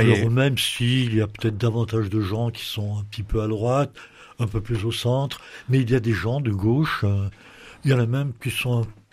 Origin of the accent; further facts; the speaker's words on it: Auvergne-Rhône-Alpes, France; Nous sommes des Beaussaignes, comme on dirait, du côté de Saint-Étienne.